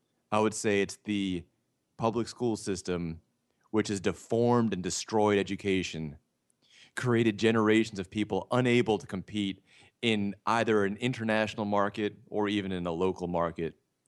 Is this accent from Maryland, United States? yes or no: yes; Maryland, United States; My home state in Maryland